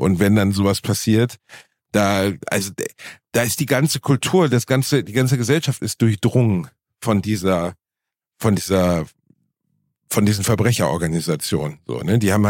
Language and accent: German; Gelsenkirchen, North Rhine-Westphalia, Germany; ja, ich bin in Gelsenkirchen aufgewachsen.